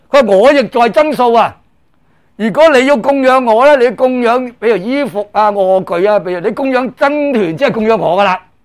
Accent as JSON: {"language": "Chinese", "country": "China", "said": "我们中国人很多部分都搞错了的"}